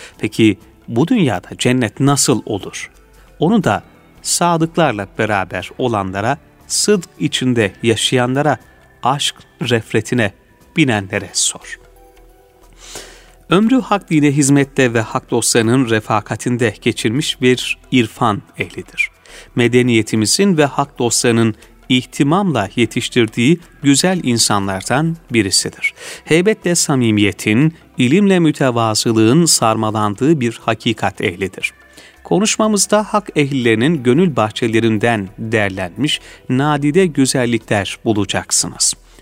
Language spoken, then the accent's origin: Turkish; Ula, Muğla, Turkey; Bendeniz aslen Muğla'nın Ula ilçesindenim.